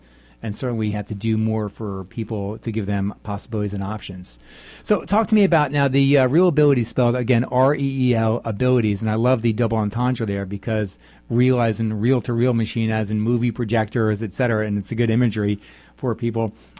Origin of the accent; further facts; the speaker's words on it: New Jersey, United States; I'm just kidding. I'm from New Jersey.